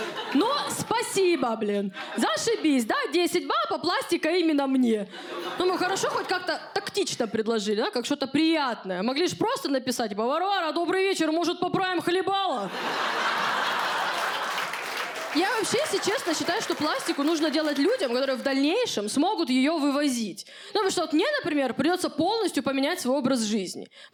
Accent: Khabarovsk, Khabarovsk Krai, Russia; Ну, потому что я из Хабаровска

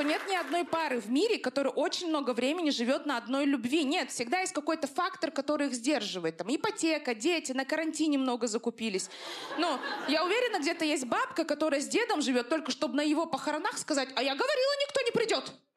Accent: Chelyabinsk Oblast, Russia; born there; я родилась не в Москве, а в какой-то деревне под Челябинском. Но недавно осознала всю прелесть того, что я не москвичка.

